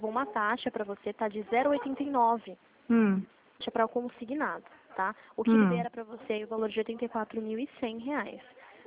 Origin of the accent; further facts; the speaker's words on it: Limeira, São Paulo, Brazil; Não sou de Penápolis, eu sou de Limeira, nosso escritório fica aqui.